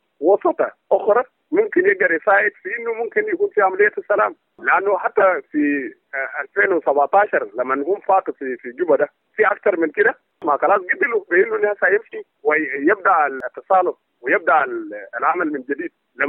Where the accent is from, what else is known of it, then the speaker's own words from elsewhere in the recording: South Sudan; لو كلنا كسودانيين جنوبيين يعني في حاجة على إنه فعلا عايزين سلام